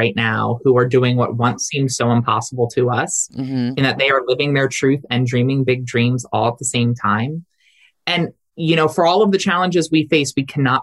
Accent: Delaware, United States; I'm from Delaware, and you know I go back with Joe Biden.

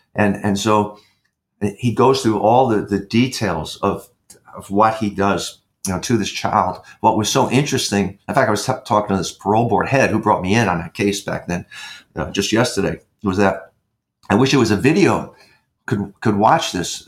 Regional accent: New York, United States; New York? I was raised in New York as a kid.

